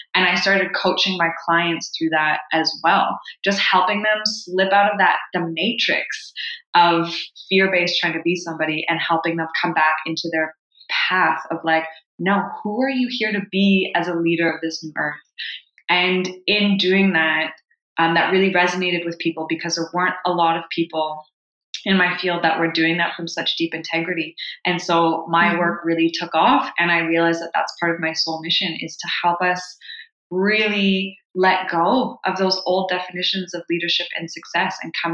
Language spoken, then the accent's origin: English; Haiti; also born or lived in Canada; I'm Canadian, but I grew up the daughter of two humanitarian workers in Haiti.